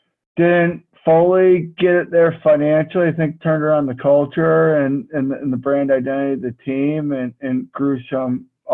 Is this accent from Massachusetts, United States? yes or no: yes; Massachusetts, United States; And I grew up in Western Mass, about an hour from New Britain